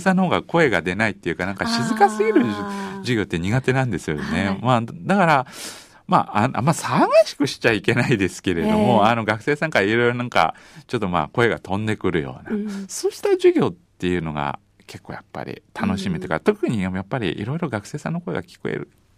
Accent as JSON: {"language": "Japanese", "region": "Hyogo", "country": "Japan", "lives_now": "Hakodate, Japan", "said": "私はまあ兵庫県出身じゃないですか。"}